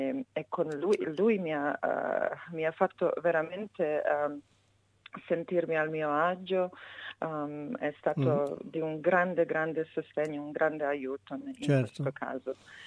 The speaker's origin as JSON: {"language": "Italian", "country": "Serbia", "second_language": "Italian", "moved": "yes", "lives_now": "Italy", "said": "E da quel momento io non vivo in Serbia, ma fino al 2001 io ho vissuto in Serbia in un momento abbastanza difficile."}